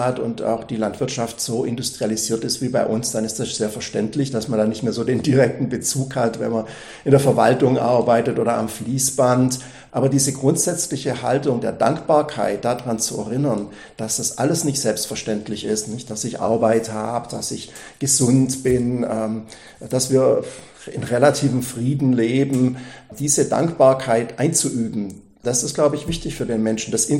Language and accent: German; Baden-Württemberg, Germany; Ja, ich bin traditionell in Oberschwaben aufgewachsen